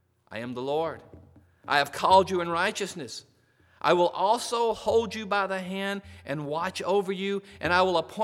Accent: Alabama, United States; And I love my home state of Alabama.

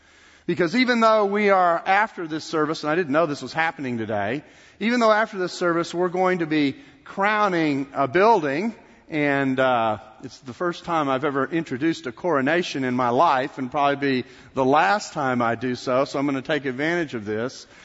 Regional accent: Texas, United States; here from the state of Texas. I figure when I come among Southern Baptists, I can speak in my normal accent and you will understand me.

